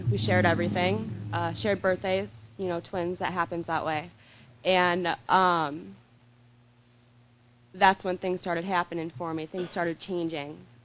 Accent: California, United States; I grew up in California, very good family.

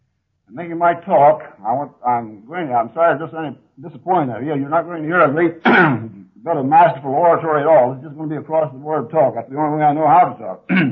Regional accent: Ohio, United States; Well, I was born in Ohio, raised there, educated there, one of six kids.

